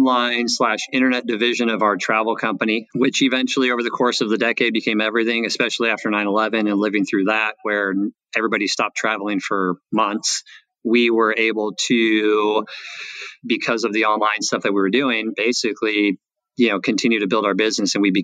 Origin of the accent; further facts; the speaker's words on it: San Diego, California, United States; Born and raised in San Diego. Our offices are here in Carlsbad.